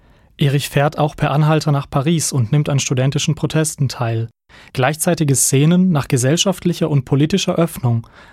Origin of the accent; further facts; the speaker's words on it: Croatia; Kennengelernt habe ich ihn als freundlichen Nachbarn in meinem Heimatort in Kroatien, wo ich vor meinem Studium in Tübingen gelebt habe.